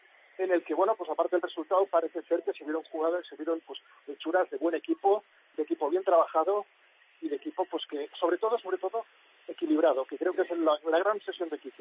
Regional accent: Catalonia, Spain; parece que soy un catalán de segunda división

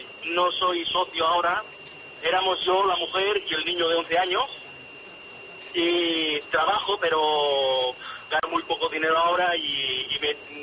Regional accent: Mataró, Catalonia, Spain; me voy para Mataró. Yo soy de Mataró.

